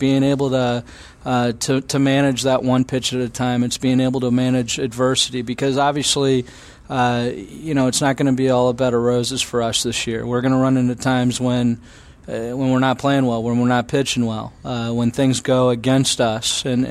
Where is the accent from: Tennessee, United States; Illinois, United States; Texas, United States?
Illinois, United States; I'm originally from Illinois. I played at, graduated from Eastern Illinois University.